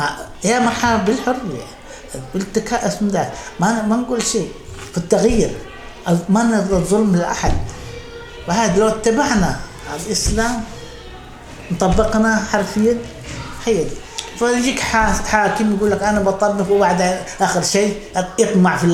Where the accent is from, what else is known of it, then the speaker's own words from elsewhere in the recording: Saudi Arabia; نحن نقول والله على قول زي مثل في واحد سأل اسمه عندنا في السعودية